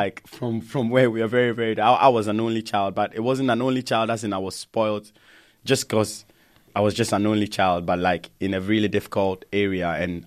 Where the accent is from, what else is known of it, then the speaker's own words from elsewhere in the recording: Ghana; moved away as an adult; now in England; I grew up in Ghana, and I spent most of my teenage years in Ghana. So I only came to England to do my master's